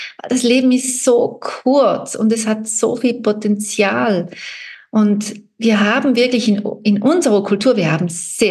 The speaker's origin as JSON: {"language": "German", "country": "Switzerland", "said": "Bei uns in der Schweiz"}